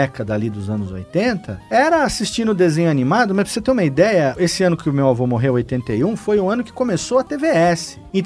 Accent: Serra Negra, São Paulo, Brazil; moved away as an adult; eu sou do interior, sou de Serra Negra, né? Uma cidade pra qual eu voltei já tem 10 anos, depois de ter ficado 20 fora de lá. E saí de lá com 18. A minha família toda daquele interior lá.

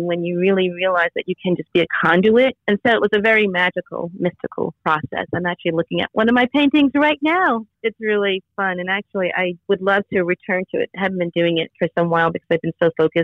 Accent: Bronx, New York, United States; a personal essay about growing up in the South Bronx in the 70s

